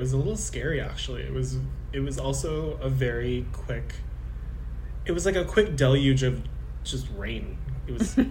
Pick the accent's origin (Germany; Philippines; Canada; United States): Philippines; I'm Filipino